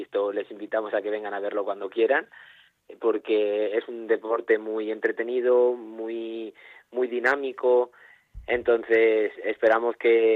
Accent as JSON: {"language": "Spanish", "region": "Valencian Community", "country": "Spain", "said": "Entonces, la verdad es que eso como valenciano, la verdad es que es muy bonito"}